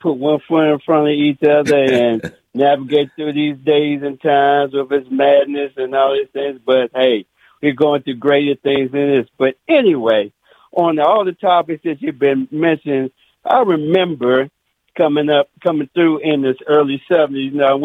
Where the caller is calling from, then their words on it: Washington, District of Columbia, United States; in Washington, D.C. here.